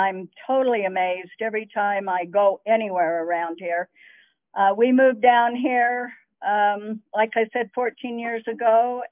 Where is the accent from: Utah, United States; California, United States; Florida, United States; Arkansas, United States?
Utah, United States; Salt Lake City; I came out from, we lived in Magna to begin with, and I was born and raised in Salt Lake.